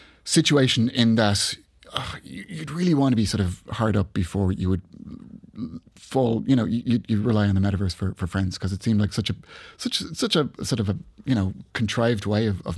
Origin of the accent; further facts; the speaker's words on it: Ireland; I'm actually from Ireland